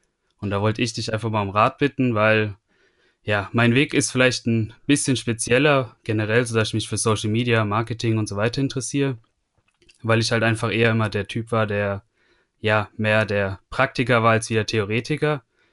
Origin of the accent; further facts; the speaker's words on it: Friedberg, Hesse, Germany; also born or lived in Dresden; Also in Friedberg schon seitdem ich 3 Jahre bin, gebürtig in Dresden